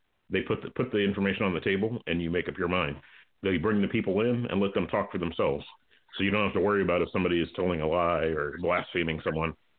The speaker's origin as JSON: {"language": "English", "region": "New York", "country": "United States", "tie": "born or raised there", "moved": "yes", "lives_now": "Ohio, United States", "said": "I was born and raised in New York, so I miss it every day. The biggest reason that I'm in Ohio is family."}